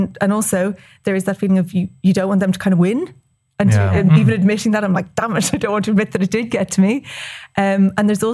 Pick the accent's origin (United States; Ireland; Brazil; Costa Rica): Ireland; Munster; Like, I'm from West Cork.